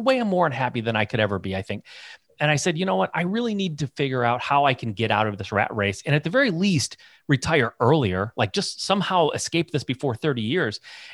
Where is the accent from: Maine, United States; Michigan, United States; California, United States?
Michigan, United States; So I'm born and raised in Michigan, so I'm a Midwest kid. My family was automotive, blue collar, union mentality.